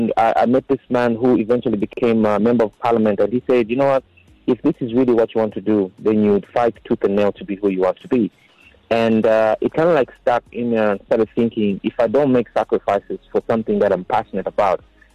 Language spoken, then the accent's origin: English; Chipata, Eastern Province, Zambia; also born or lived in Kabwe, Zambia / Johannesburg, South Africa; So, anyways, I grew up in Chipata, moved around a bit, and went to a town called Kabwe. That's where I did my early high school.